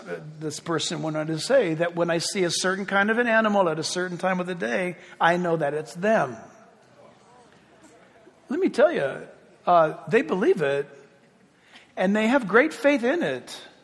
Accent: United States; born there; I'm an American, and also I was born in the United States.

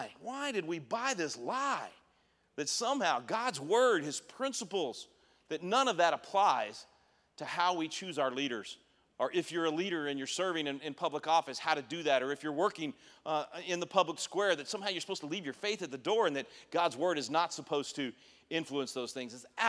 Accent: the South, United States; I'm from the South, that's how they say it, you know.

